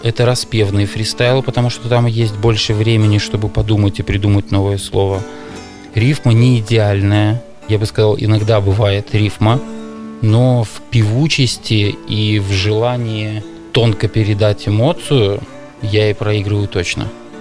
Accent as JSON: {"language": "Russian", "country": "Belarus", "said": "Я говорю, я тоже из Беларуси"}